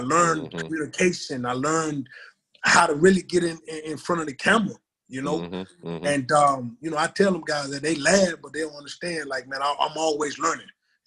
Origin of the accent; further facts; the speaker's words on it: Charlotte, North Carolina, United States; And for me, man, like, growing up in West Charlotte, man, me and my brother always